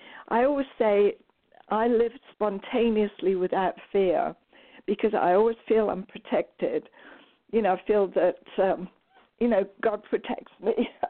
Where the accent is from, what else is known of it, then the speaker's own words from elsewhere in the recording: England, United Kingdom; I mean, I grew up in England where we'd see the Vietnam War on the television